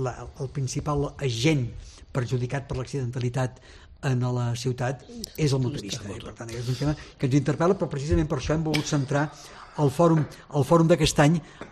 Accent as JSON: {"language": "Catalan", "town": "Barcelona", "region": "Catalonia", "country": "Spain", "tie": "born or raised there", "said": "jo sóc un barceloní de cap a peu"}